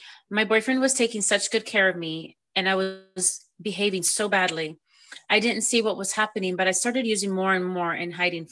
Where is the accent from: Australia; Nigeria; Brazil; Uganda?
Brazil; also born or lived in Rio de Janeiro; I was born in Rio de Janeiro and grew up in the north of Brazil in a big family.